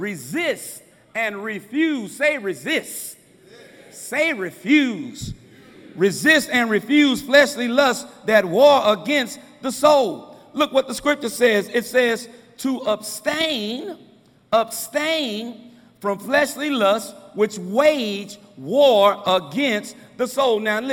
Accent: San Antonio, Texas, United States; I'm from San Antonio. We represent the Spurs.

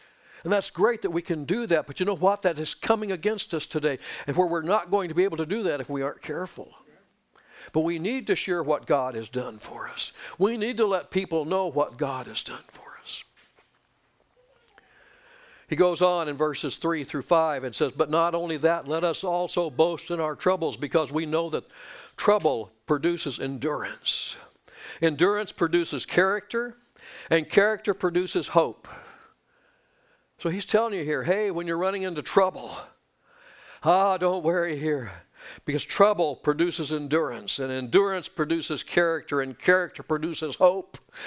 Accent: California, United States; now in Tennessee, United States; and I came from Southern California, and you just couldn't do that at work.

